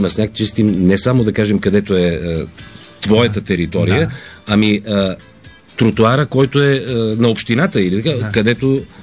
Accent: Sofia, Sofia City, Bulgaria; Родом съм от София, но по бащина линия рода ми е от Орешака, Троянския манастир. По майчина от Враца, Добролево. Аз съм роден в София.

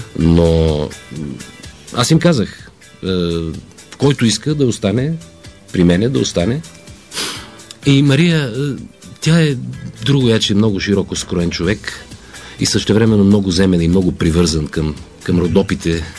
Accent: Sofia, Sofia City, Bulgaria; Родом съм от София, но по бащина линия рода ми е от Орешака, Троянския манастир. По майчина от Враца, Добролево. Аз съм роден в София.

